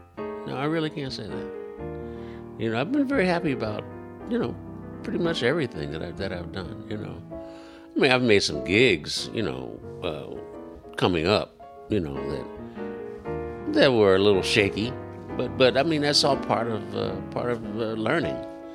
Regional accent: Philadelphia, Pennsylvania, United States; And I came from Philadelphia, went to the session, and I was in heaven, you know.

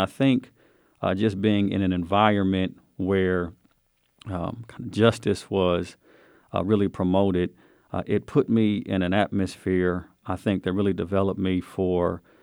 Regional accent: Topeka, Kansas, United States; I am originally from Kansas. I was born in Topeka, Kansas

